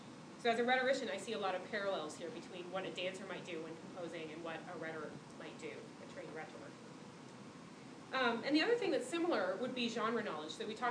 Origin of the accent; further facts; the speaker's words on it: Canada; I'm from Canada and we do everything the Royal Academy way.